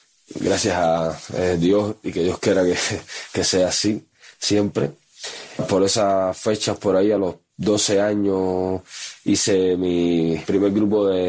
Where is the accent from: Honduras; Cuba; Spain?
Cuba; Havana; Yo soy de La Habana, de un barrio de La Habana que se llama El Cerro. Vivía en un solar donde vivía y vive hoy por hoy casi toda la familia. Crecí en la calle